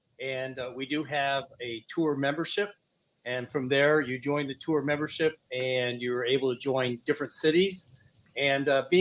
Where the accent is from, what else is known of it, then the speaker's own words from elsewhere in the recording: Texas, United States; Now, I'm going to say I'm from Texas, so go Horns. Yay, go Texas, right?